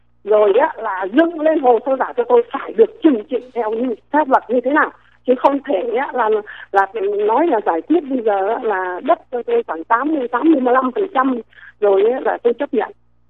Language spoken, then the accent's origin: Vietnamese; Hanoi, Vietnam; Mà ông biết tôi dân Hà Nội mà, tôi cũng cày hơn là trâu bò nữa.